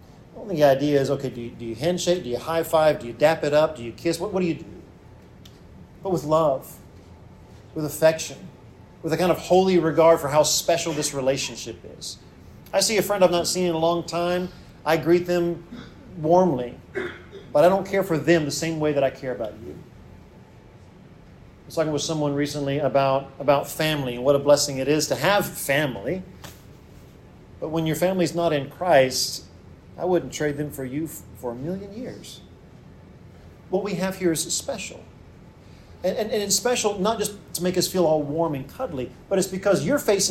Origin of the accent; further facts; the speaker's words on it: Alabama, United States; I'm from Alabama. My wife is from Oregon.